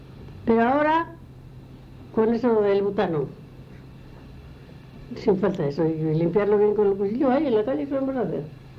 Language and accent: Spanish; France; Yo, me llaman toda la vida, pero soy francés.